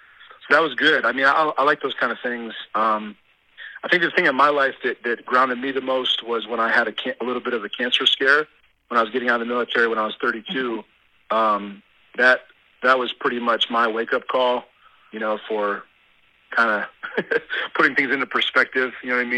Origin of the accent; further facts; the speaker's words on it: Ohio, United States; also born or lived in Dallas; now in Colorado, United States; So I'm originally from Ohio. I was actually born in Dallas, Texas.